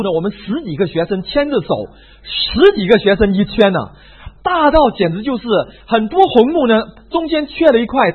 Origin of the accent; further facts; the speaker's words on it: Malaysia; moved away; 可能我是从马来西亚来的关系，所以我对雪直到今天虽然出国那么多年我还是特感兴趣。